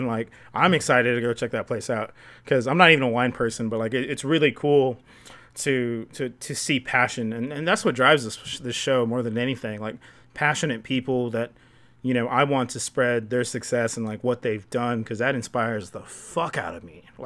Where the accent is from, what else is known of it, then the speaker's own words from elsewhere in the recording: Eagle Pass, Texas, United States; because I come from Eagle Pass, Texas, and, you know, I think the population's like 60,000, 50,000, I don't even remember. But it was such a small city then, and it's consistently growing.